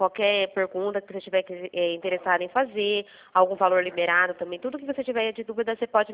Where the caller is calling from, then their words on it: Limeira, São Paulo, Brazil; aqui da cidade de Limeira